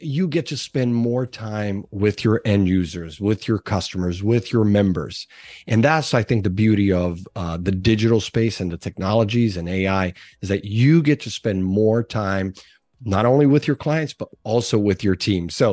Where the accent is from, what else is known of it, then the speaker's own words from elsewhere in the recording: Brazil; now in United States; we were chatting about my home country, Brazil